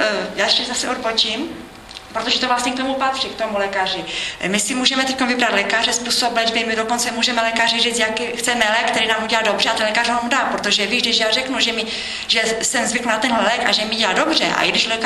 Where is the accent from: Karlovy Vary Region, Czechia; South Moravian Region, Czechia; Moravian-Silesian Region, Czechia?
Moravian-Silesian Region, Czechia; Ostrava; accent: Ostrava; now in Bruntál, Czechia; Když jsem se přestěhovala do Bruntalu, já jsem z Ostravy, proto taky mluvím, mám možná ještě trošku ostravský přízvuk